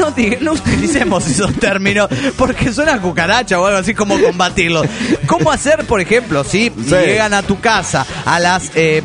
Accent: Bragado, Buenos Aires Province, Argentina; con mi amigo Raúl, que somos de Bragado, Argentina.

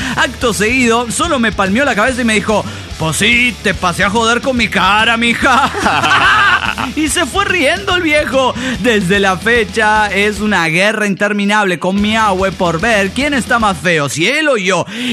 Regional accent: Turmero, Aragua, Venezuela; de Turmero, Venezuela, chingándose una arepa

